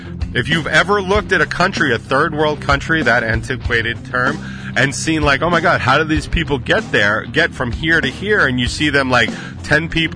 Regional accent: United States; I am a proud American. I am a proud patriot. I believe in this country.

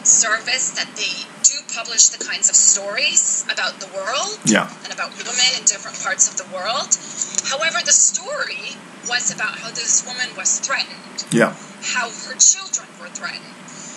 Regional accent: Toronto, Ontario, Canada; Growing up in Toronto, it seemed unbelievable to me that these sorts of things were happening in my home country.

